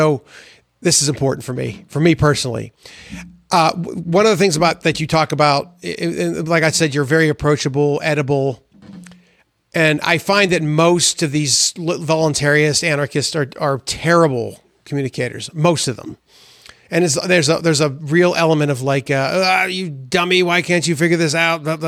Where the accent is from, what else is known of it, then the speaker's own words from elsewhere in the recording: Pittsburgh, Pennsylvania, United States; the perfect example is I'm from Pittsburgh. There's a place outside of Pittsburgh called Charleroi. I'm very familiar with that neighborhood.